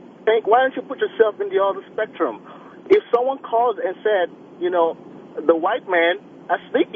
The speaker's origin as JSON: {"language": "English", "country": "Nigeria", "said": "What is my accent? I'm actually Nigerian."}